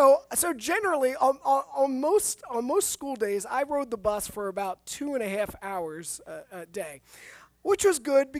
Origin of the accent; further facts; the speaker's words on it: New Jersey, United States; I grew up down across in Cumberland County. I grew up in the Garden State, or the Garden part of the Garden State, where everything around me was fields and farming